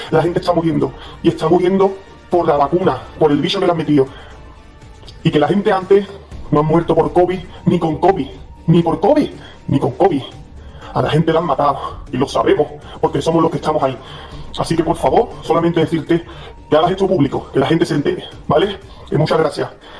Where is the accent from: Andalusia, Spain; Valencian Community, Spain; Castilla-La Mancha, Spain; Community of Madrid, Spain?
Andalusia, Spain; Yo soy andaluz